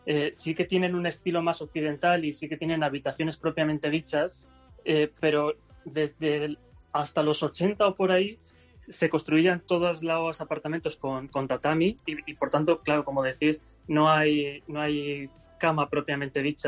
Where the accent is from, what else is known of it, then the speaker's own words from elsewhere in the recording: Alicante, Valencian Community, Spain; porque yo soy de Alicante